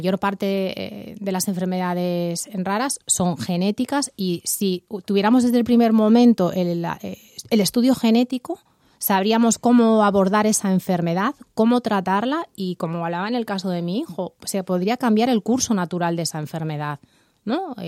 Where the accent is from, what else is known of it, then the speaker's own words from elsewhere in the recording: Castilla-La Mancha, Spain; Algunas son de ámbito de comunidad, soy de Castilla-La Mancha